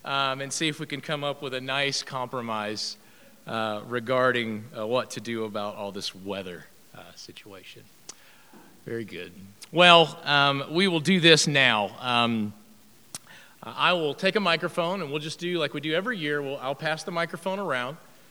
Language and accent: English; South Carolina, United States; And I'm from South Carolina, right?